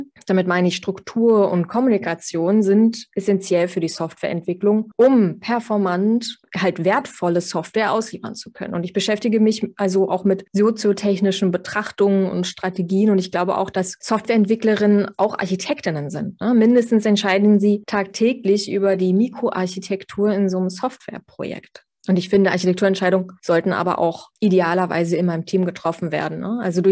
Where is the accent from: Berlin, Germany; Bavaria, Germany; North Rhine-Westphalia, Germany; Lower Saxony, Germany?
Berlin, Germany; Ich komme ursprünglich aus Berlin, aber ich lebe und arbeite in Brandenburg und genieße demnach die neu gewonnene Ruhe außerhalb der Großstadt.